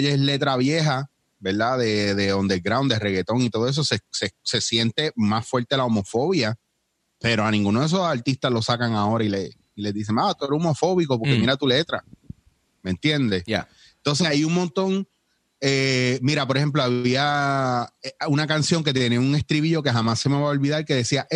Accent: New York, United States; born there; Yo soy ciudadano americano. Yo nací en Nueva York.

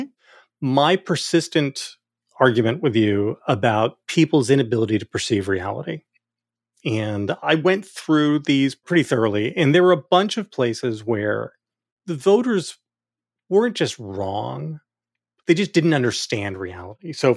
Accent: New Jersey, United States; I grew up in Burlington County.

